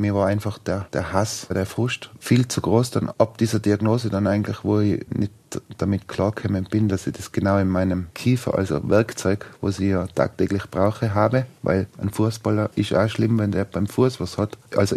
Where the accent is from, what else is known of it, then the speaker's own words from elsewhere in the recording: Tyrol, Austria; ich fliege heim, Innsbruck, das ist in meiner Heimat